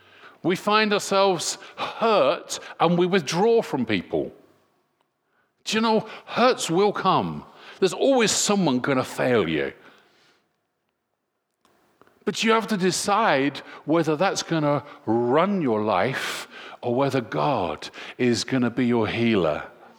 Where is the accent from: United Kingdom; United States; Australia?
United Kingdom; And as British, you know, we like our independence, and my home is my castle.